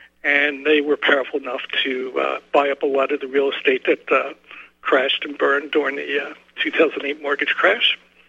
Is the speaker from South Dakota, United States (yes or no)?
no; Pennsylvania, United States; I'm from Pennsylvania, southeastern Pennsylvania, so I have a unique viewpoint on what I see